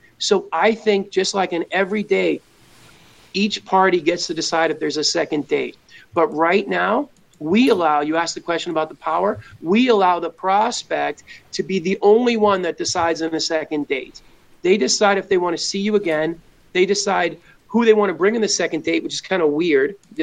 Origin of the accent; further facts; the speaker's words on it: Boston, Massachusetts, United States; I grew up in Boston.